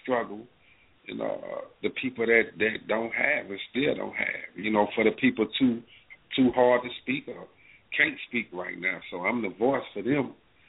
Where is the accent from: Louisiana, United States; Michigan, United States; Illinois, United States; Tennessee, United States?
Louisiana, United States; Baton Rouge; I come from Baton Rouge, Louisiana, man. And I come from having nothing, you know.